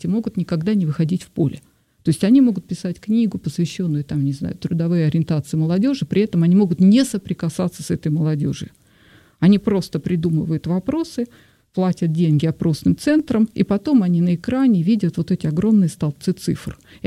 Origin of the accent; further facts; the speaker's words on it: Siberia, Russia; я придумала там … например, потому что я из Сибири.